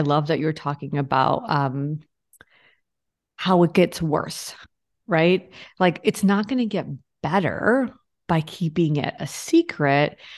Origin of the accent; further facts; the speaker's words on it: India; Listen, so I'm Indian.